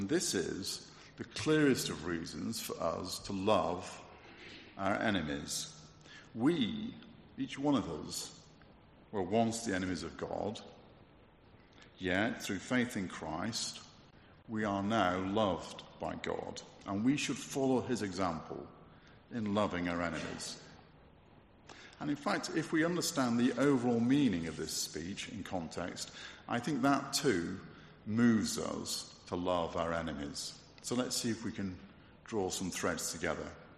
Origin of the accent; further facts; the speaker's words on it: England, United Kingdom; But we're mostly English, so we won't do that.